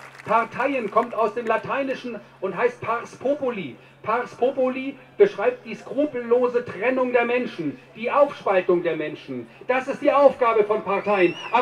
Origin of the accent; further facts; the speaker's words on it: Lower Saxony, Germany; now in Canada; Nein, ich bin kein Berliner. Ich bin ein Niedersachse, der zwar in Kanada lebt, aber ich bin ein Niedersachse.